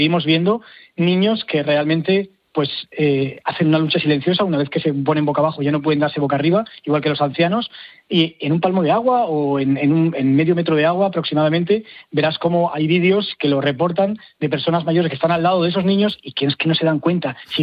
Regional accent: Cantabria, Spain; accent: Cantabrian; now in Murcia, Spain; En Murcia, pero soy cántabro

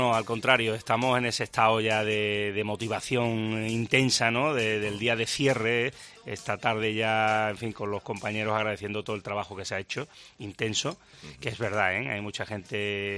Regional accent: Seville, Andalusia, Spain; soy un sevillano más que tiene esta alta responsabilidad de ser alcalde de Sevilla

